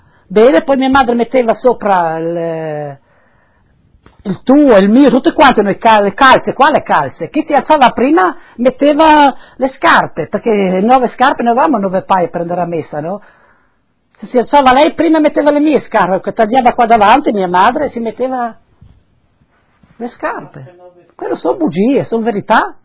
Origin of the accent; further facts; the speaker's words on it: San Lorenzo di Sedegliano, Friuli-Venezia Giulia, Italy; born there; sono nata a San Lorenzo di Sedeviano, provincia di Udine, via dei Molini, del 1932, il 18 di settembre.